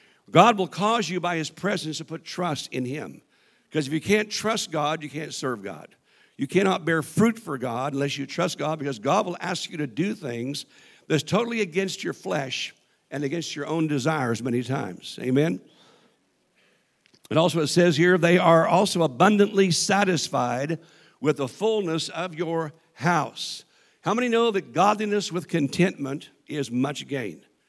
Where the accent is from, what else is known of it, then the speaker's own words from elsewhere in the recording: Kansas, United States; at a church I went to when I was raised in Kansas